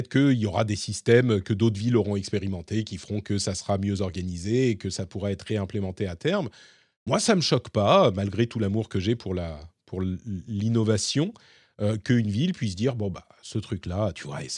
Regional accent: Paris, Île-de-France, France; j'ai grandi en tant que Parisien

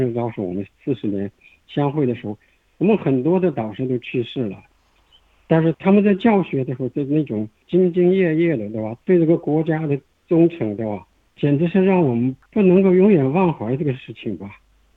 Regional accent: China; now in Australia; 我们中国人的老一代都是这样

